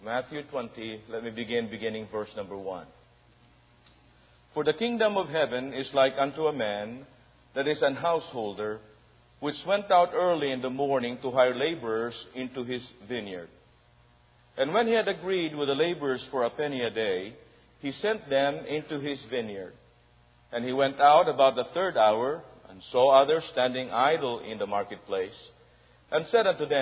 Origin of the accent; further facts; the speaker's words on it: Philippines; I came from the Philippines